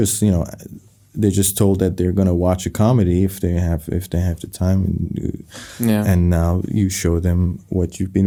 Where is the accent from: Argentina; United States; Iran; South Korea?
Iran; I mean, I was born in 86, but I guess growing up in Iran, I was a couple of, you know, decades always behind.